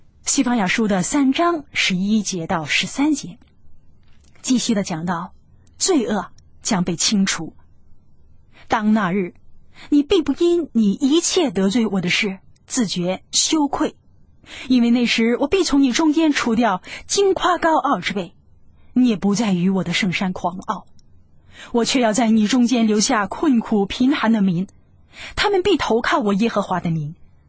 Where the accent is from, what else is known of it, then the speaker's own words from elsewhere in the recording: China; 让福音借着我们中国人传到各地各方